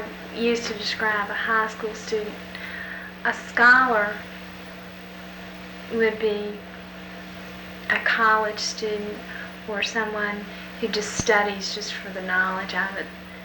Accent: United States; I'm American.

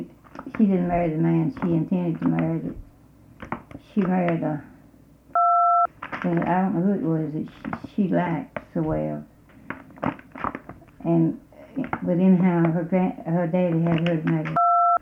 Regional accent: Jefferson, United States; born there; I was born in Carroll County.

